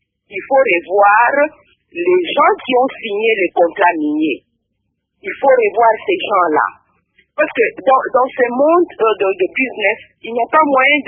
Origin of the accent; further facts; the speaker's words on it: Lubumbashi, Haut-Katanga, DR Congo; tout en grandissant à Lubumbashi, et que dans le temps les Katanga étaient connus comme une région minière